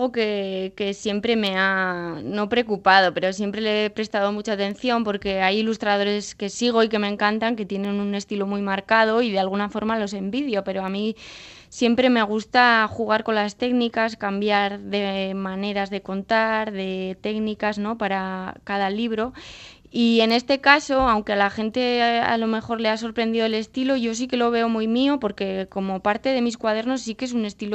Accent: Spain; first language Basque; yo quería publicarlo en euskera también porque es mi lengua materna

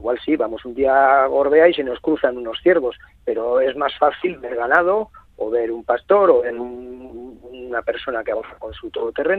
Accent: Basque Country, Spain; born there; una población como donde yo nací, Amurrio o Llodio

